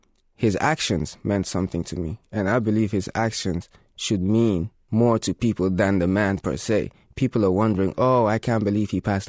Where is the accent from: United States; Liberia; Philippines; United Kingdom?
Liberia; also born or lived in Sierra Leone; now in Germany; I'm from Liberia and Sierra Leone. I just came back a couple of weeks ago.